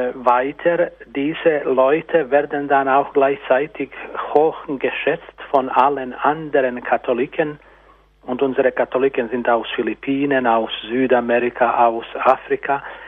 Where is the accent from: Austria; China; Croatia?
Croatia; German is a second language; Und ich bin Kroate.